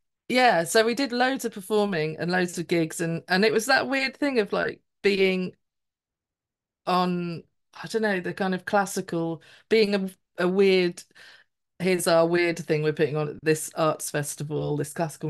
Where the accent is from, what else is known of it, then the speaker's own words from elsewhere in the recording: East of England, United Kingdom; we grew up on the Norfolk Broads, but we never went on the Norfolk Broads.